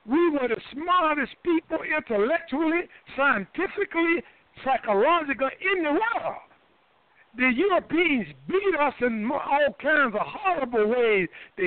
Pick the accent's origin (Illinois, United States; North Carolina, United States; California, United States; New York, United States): North Carolina, United States; Durham; In my hometown, Durham, North Carolina, in the 50s, before they integrated